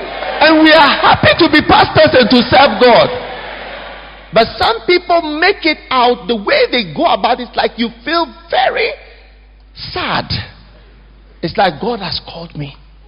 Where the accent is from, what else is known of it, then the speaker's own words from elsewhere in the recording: Panama; now in South Africa; So coming to South Africa, and you know, I'm coming from Panama. That's South America. They speak Spanish.